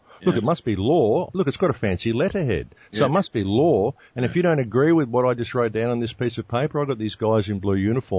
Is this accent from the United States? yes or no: no; Australia; They're paranoid. We're Australians. We're tough.